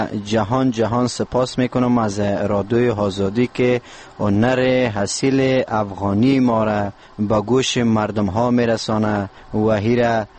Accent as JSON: {"language": "Persian", "region": "Parwan", "country": "Afghanistan", "said": "دیگه مدت 10 سال میشه که در موسیقی محلی وطن خودم یعنی پروان سر و کار دارم"}